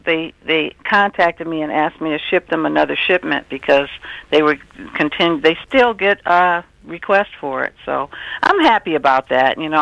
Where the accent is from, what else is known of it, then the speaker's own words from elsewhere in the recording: Detroit, Michigan, United States; just made me think of growing up in Detroit when we used to go up under street lights and talk on a summer night and things like that.